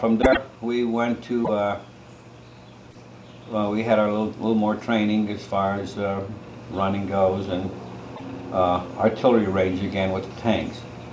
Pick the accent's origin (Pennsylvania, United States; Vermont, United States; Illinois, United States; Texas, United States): Pennsylvania, United States; Wilkes-Barre; Okay, I was born in Wilkes-Barre, Pennsylvania, January 4th, 1924. I was born and raised in the city.